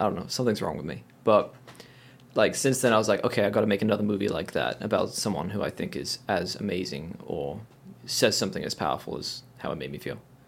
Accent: England, United Kingdom; ever since I was a kid growing up in England, I wanted to be American, for one. And like, I hated it. I was British.

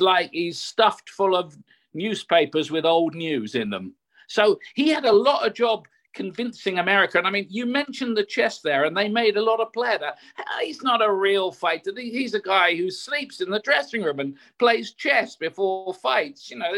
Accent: United Kingdom; And for some reason, I got asked as a Brit to go and kind of do the little speech and make the presentation to him.

